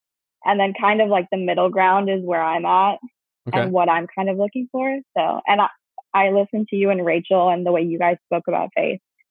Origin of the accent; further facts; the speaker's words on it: Dallas, Texas, United States; I'm 22 from Dallas.